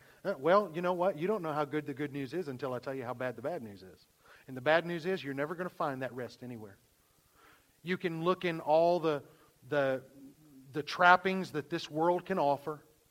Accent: the South, United States; I'm from the South. I know that's a shock to y'all if you're a guest here today. I'm originally from the South, and no, I don't mean like Wichita.

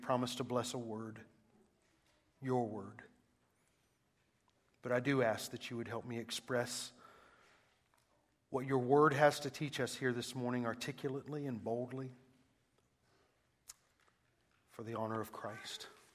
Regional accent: Atlanta, Georgia, United States; Or I'm from Atlanta and I don't speak English. I'm not sure which, you know, maybe it's a little bit of both. I tell people I'm Southern, so technically I'm bilingual.

